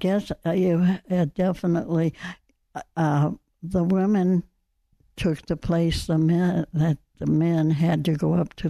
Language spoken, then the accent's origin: English; Centralia, Illinois, United States; born there; I'm 95 years old. I was born in Centralia, Illinois. I was number 9 out of 10 children in that family. We grew up during the world's Great Depression.